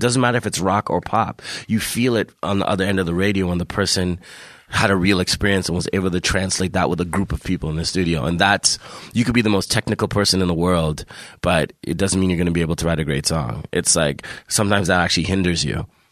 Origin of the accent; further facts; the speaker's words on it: Toronto, Ontario, Canada; especially being such a Canadian Toronto dude, city hip hop